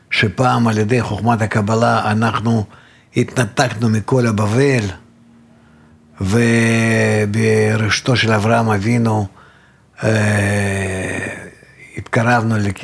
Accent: Russia; now in Israel; אתה מתימן, אני מרוסיה, מצרפת, מאירופה

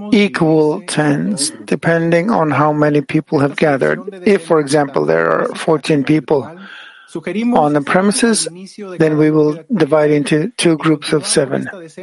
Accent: Monterrey, Nuevo León, Mexico; from Monterrey, Mexico.

